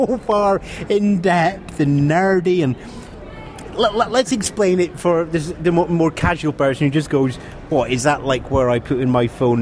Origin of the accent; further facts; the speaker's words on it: United Kingdom; Yes, and we're British. We like long and silly arguments.